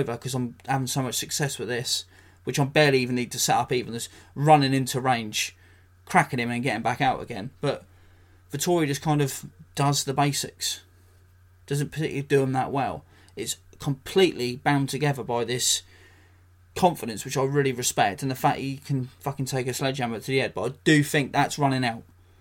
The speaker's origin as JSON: {"language": "English", "region": "England", "country": "United Kingdom", "said": "as a Brit, as an Englishman"}